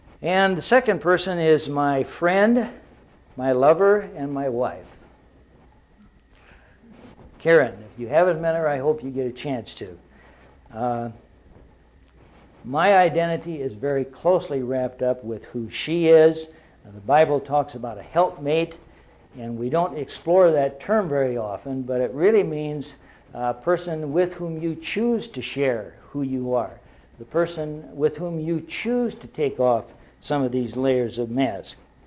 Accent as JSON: {"language": "English", "region": "Midwest", "country": "United States", "tie": "born or raised there", "said": "I told you about my hometown, what it was like to grow up with all the freedom that was there in a small town in mid-America"}